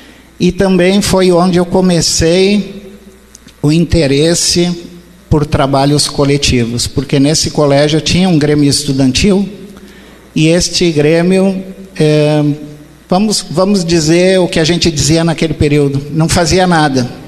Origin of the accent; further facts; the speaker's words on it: Bento Gonçalves, Rio Grande do Sul, Brazil; vivendo num lugar que tinha apenas 5 casas, um cemitério e uma igrejinha. Esse era o lugar onde eu nasci. E no interior de Bento Gonçalves.